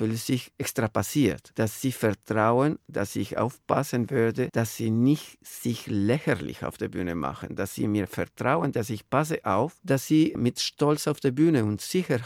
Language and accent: German; Guadalajara, Jalisco, Mexico; born there; German is a second language; Ich bin geboren in Mexiko, in der Stadt Guadalajara. Kleine Stadt, aber hat schon 10 Millionen in der Provinz.